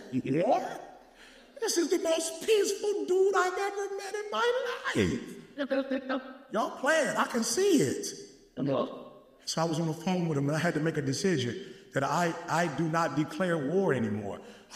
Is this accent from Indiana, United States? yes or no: yes; Gary, Indiana, United States; also born or lived in Detroit / Chicago; I grew up in Detroit. I grew up in Gary, Indiana. I grew up in Chicago. Why? Because that's where my mother was.